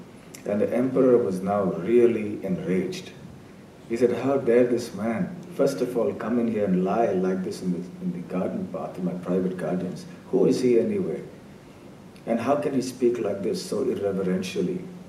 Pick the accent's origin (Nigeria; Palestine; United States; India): India; I grew up in India, and in our childhood we would hear many stories about different kings and so on.